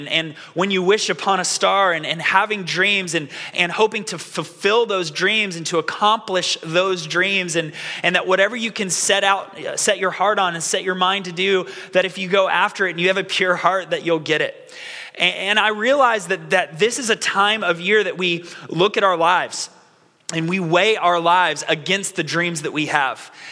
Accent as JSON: {"language": "English", "region": "Florida", "country": "United States", "said": "Now, I'm from Florida, and so I know it is hot outside."}